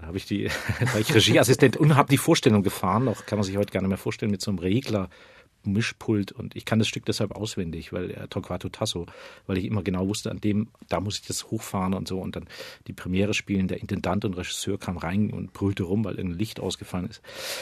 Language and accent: German; Baden-Württemberg, Germany; Aber für mich war das als Schwabe großartig.